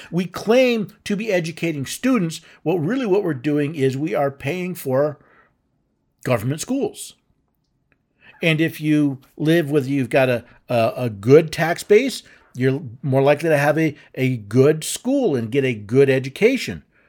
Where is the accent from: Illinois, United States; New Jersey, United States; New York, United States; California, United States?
New York, United States; New York City; Hey, I grew up in New York City, right? We had Little Italy, we had Chinatown, we had all these, Little Odessa.